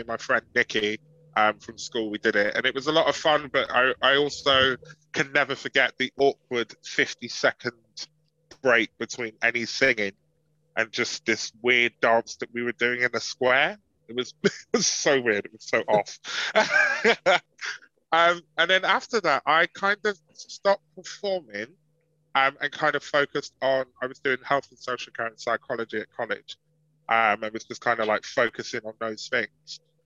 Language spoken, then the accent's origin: English; Manchester, North West England, United Kingdom; I grew up in Manchester